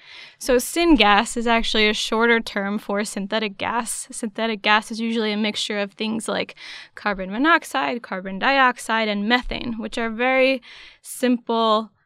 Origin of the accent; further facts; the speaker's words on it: New York, United States; I grew up in New York, and it always fascinated me how many people lived there and how much waste could be processed.